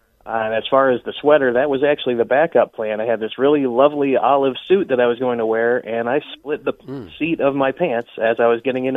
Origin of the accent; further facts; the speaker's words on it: Granite City, Illinois, United States; I'm from Granite City, right across the river.